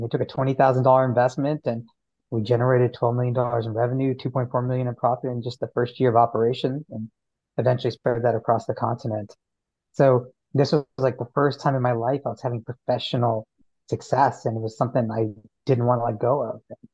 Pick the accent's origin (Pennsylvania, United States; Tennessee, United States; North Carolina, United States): North Carolina, United States; Cary; So as growing up in Cary, North Carolina, which is this like Pleasantville suburb of Raleigh, where the lawns are manicured to the perfect height.